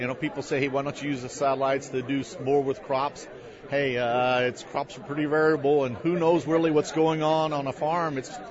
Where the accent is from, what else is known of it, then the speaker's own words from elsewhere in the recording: DuQuoin, Illinois, United States; also born or lived in Washington, D.C. / Indiana / Iowa / Tennessee; I grew up in Perry County, Illinois. That's the town is DuCoin, just a little dot in the road there. And I went to school in Carbondale and then hit the road and went around different places.